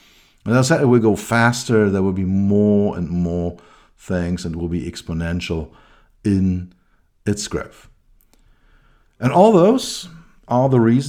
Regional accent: Berlin, Germany; and I grew up in West Berlin. So I was living near the wall

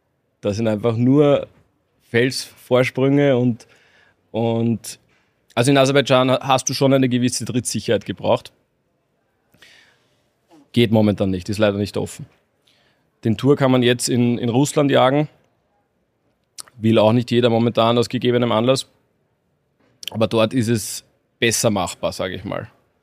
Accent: Austria; Wir sind ja Österreicher, also wir gehen auch zu Hause am Berg jagen.

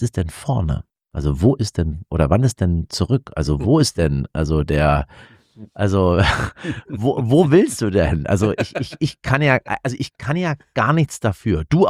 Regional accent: East Germany, Germany; Ich bin im Osten groß geworden, ich bin im Osten aufgewachsen und bin dann aber im Westen gezogen und war immer im Westen der Ossi.

